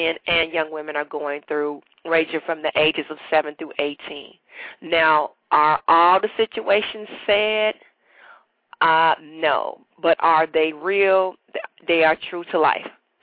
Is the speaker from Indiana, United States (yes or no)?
yes; Gary, Indiana, United States; now in Detroit, United States; I am from Gary, Indiana, and I attended Central State University in Wilberforce, Ohio. And I guess my fate was to end up in Detroit